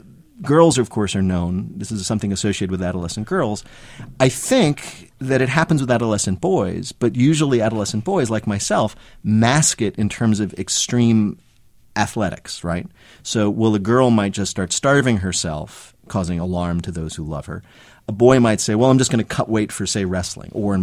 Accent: Berkeley Heights, New Jersey, United States; The first happened when I was an adolescent growing up in Berkeley Heights, New Jersey, in North Jersey, if people know or care about that.

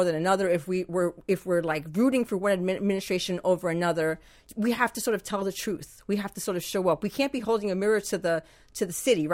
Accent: New York, United States; You know, I grew up in New York, a lot of neighborhoods in the Bronx.

